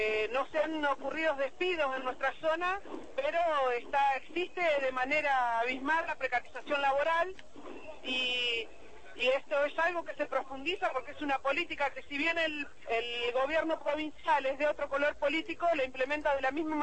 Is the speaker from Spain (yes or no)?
no; La Pampa, Argentina; Y mira, nosotros en La Pampa estamos bastante complicados